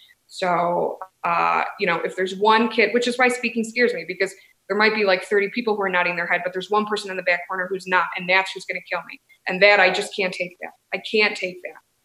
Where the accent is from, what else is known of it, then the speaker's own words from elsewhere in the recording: Michigan, United States; now in Denver, United States; I grew up in Michigan. I live in Denver, Colorado now, obviously, but I grew up in Michigan.